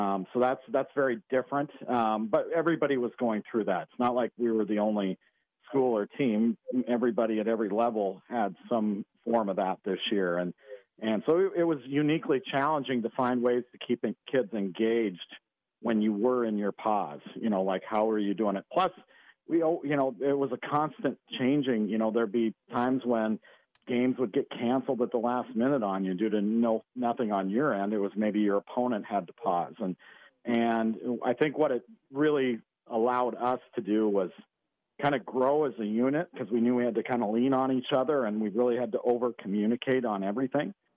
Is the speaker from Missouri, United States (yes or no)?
no; Montana, United States; and I grew up in Western Montana and we have the mountains here.